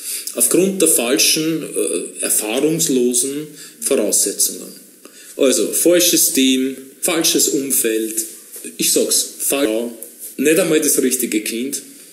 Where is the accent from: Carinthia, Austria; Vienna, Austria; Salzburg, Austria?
Vienna, Austria; dass wir als Wiener, Österreicher, Mitteleuropäer